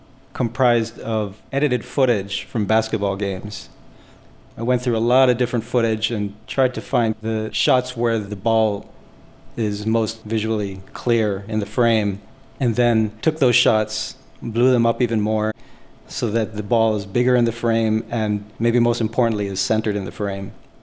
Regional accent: Hawaii, United States; standing here in my studio right next to the computer, and I'm originally from Hawaii.

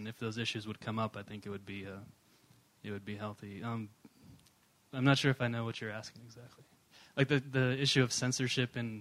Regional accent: United States; I felt like it was a responsibility for me as an American artist at that time to do that.

